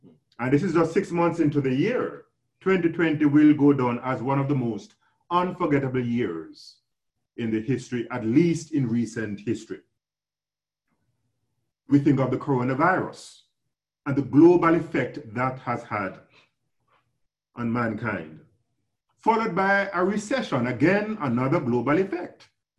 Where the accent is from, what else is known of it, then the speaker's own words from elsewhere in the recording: Jamaica; especially from my home country, Jamaica.